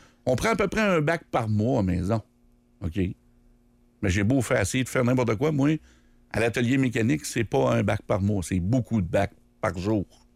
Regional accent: Quebec, Canada; où je suis de Québec.

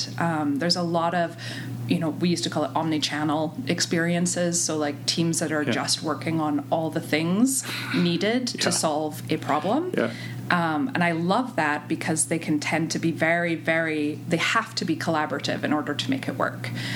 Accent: Scotland, United Kingdom; now in United States; when I first came to the States, because I'm originally from Scotland, it was to go to art school.

